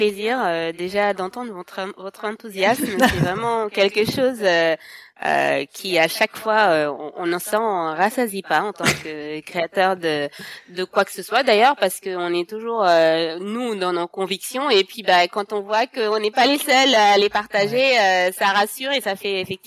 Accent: Senegal; now in France; moi je suis sénégalaise et je vis en France depuis plusieurs années maintenant. Mais je suis issue d'une grande fratrie, mes parents sont au Sénégal où j'ai grandi une partie de ma vie

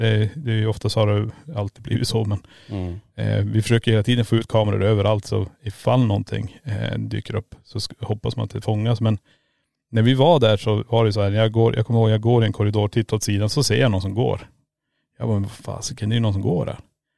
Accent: Norrland, Sweden; som en norrlänning kommer från varma 10 grader

